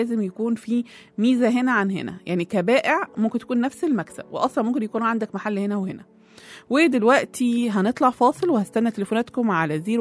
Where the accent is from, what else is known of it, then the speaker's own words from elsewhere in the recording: Egypt; ويحمي بلدنا مصر